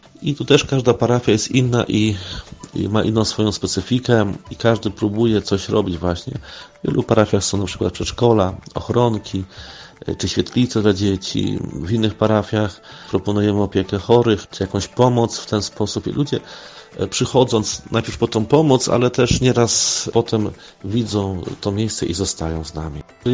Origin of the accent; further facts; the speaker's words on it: Łańcut, Subcarpathian Voivodeship, Poland; moved away as an adult; now in Karaganda, Kazakhstan; Pochodzę z Łańcuta, spod Łańcuta, archidiecezja Przemyska.